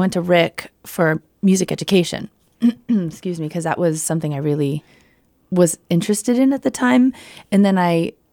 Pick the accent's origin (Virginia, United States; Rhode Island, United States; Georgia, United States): Rhode Island, United States; Cranston; also born or lived in New York City; I actually was born in New York City, moved to Rhode Island, grew up here and went to Cranston West, good old Cranston West.